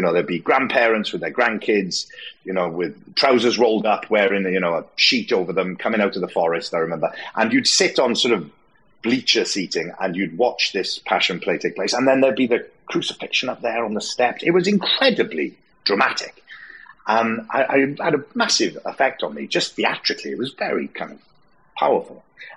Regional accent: Port Talbot, Wales, United Kingdom; as I was growing up in Portalbert

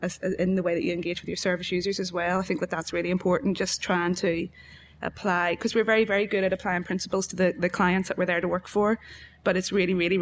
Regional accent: Ireland; We've got about 10 minutes because I'm from Ireland and I talk fast.

